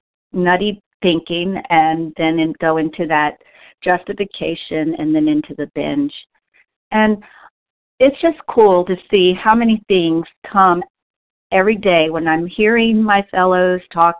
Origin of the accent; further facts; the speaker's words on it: Texas, United States; I'm from Texas.